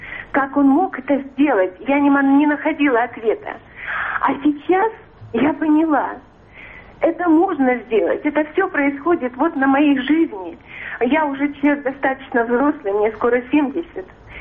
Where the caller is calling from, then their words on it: Canada; Я звоню вам из Канады.